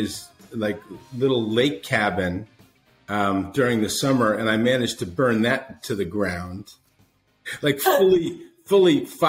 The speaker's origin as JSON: {"language": "English", "town": "Philadelphia", "region": "Pennsylvania", "country": "United States", "tie": "born or raised there", "said": "I grew up in Philadelphia"}